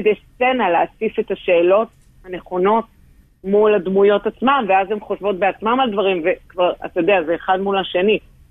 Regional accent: Tel Aviv, Tel Aviv District, Israel; now in Tiberias, Israel; אני באה מתל אביב, אז אני יכולה להגיד בועה תל אביב

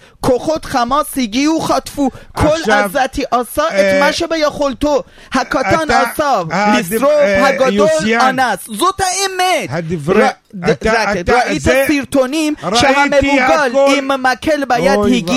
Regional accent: Iran; now in Israel; 2,000 שנה אני איראני אסלי. עד ש-2003 עליתי לישראל. זאת אומרת תרבות שלי, שפה שלי, הוויה שלי, הכל איראני.

